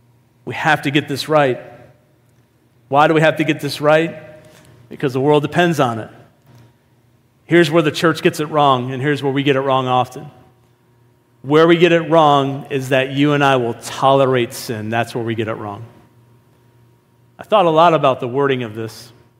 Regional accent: Niagara Falls, New York, United States; I grew up about 20 minutes from Buffalo, New York. I grew up in Niagara Falls.

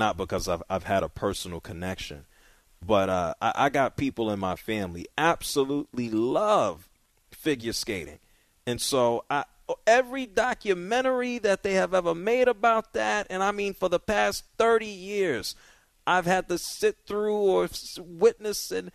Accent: New York, United States; Man, I grew up in New York, man. I ain't looking for nobody else's pizza.

